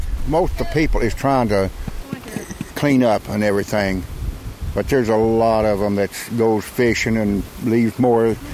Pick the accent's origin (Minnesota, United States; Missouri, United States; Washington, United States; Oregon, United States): Washington, United States; Yakima; from Yakima. That's my daughter, Peggy. She's from Yakima.